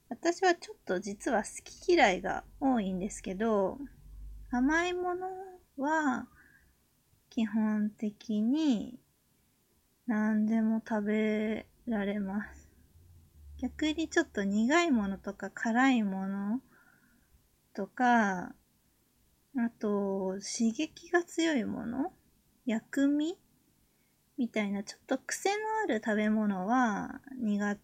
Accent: Tokyo, Japan; 出身地は東京で、新人声優です。

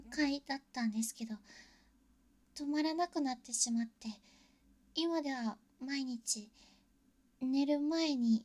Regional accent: Tokyo, Japan; 東京出身です。

